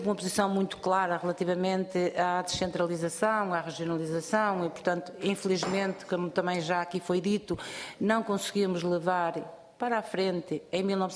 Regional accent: Norte, Portugal; Sou do Distrito do Porto, penso que o Porto é uma nação

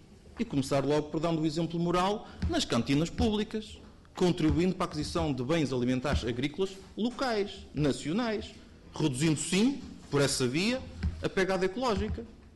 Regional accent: Porto, Portugal; Eu sou de uma região, sou do Distrito do Porto

